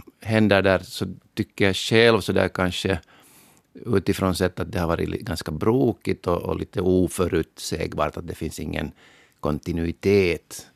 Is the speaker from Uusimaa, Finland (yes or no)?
yes; Porvoo, Uusimaa, Finland; nu så talar jag så där som Borgåbo